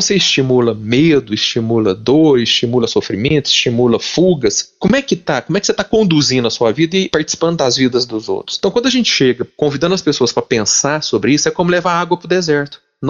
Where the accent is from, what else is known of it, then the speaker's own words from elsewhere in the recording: Minas Gerais, Brazil; como bom mineiro que sou, né?